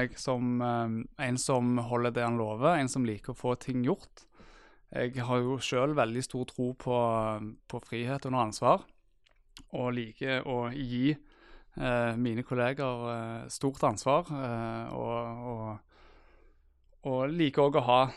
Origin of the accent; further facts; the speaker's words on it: Stavanger, Rogaland, Norway; Jo, jeg en kar på 40 år, far til to. Bosatt I Stavanger, fra Stavanger, som kanskje dialekten min røper.